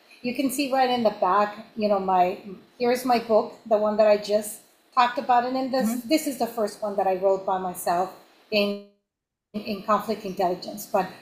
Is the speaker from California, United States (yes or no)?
yes; San Diego, California, United States; I am located in California in the north side, very close to San Francisco. I'm native from San Diego, California, which is in the south of California.